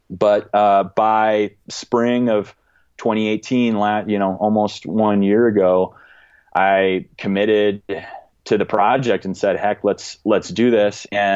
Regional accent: Minnesota, United States; I mean, and for that matter, I'd never even heard of North Cascades National Park when I was a Minnesotan.

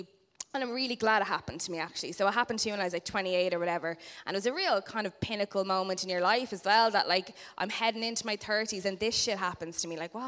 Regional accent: Ireland; As Irish people

